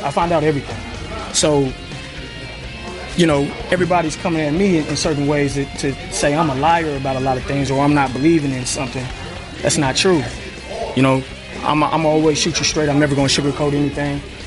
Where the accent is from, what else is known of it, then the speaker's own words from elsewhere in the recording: Dallas, Texas, United States; People got to understand, man, I'm born and raised in Dallas.